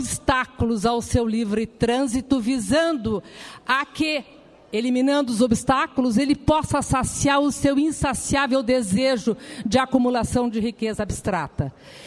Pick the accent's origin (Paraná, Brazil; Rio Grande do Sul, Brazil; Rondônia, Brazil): Rio Grande do Sul, Brazil; Somos gaúchos daquela terra que até pouco tempo atrás dizia que não se dobrava